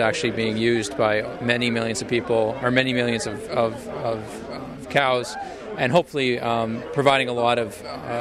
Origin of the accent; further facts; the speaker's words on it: Alberta, Canada; growing up in Alberta, you know, farming is a big part of everybody's lives.